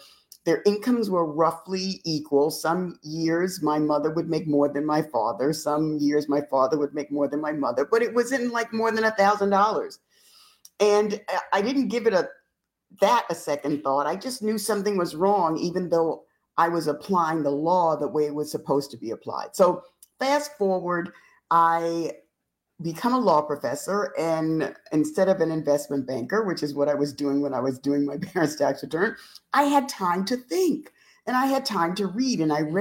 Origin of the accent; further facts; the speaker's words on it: Bronx, New York, United States; So I grew up in the South Bronx, and I dealt with racism regularly.